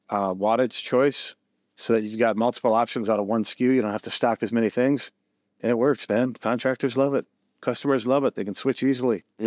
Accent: White Bear Lake, Minnesota, United States; now in Centerville, United States; Yeah, I'm from White Bear. I live in Centerville.

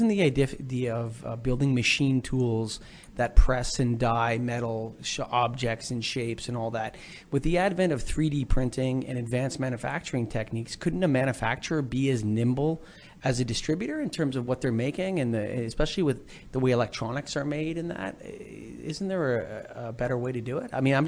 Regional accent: Canada; I'm Canadian.

